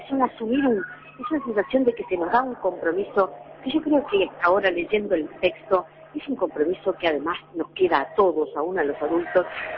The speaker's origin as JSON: {"language": "Spanish", "country": "Uruguay", "said": "lo que hoy somos como uruguayos"}